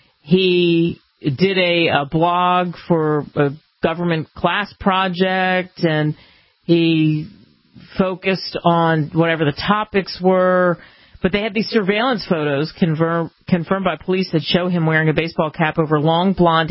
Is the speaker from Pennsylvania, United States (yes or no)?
yes; Pennsylvania, United States; When I was a kid, and I grew up outside of Philly, 15 minutes out of downtown, so bear with me, because I've lived all over the country, but it's been a long time.